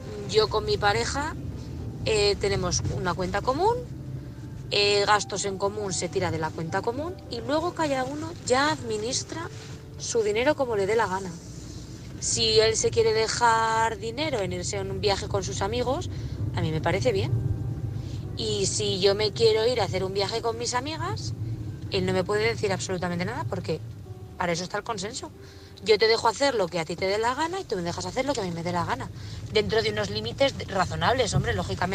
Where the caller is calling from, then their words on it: Burgos, Castile and León, Spain; desde Burgos.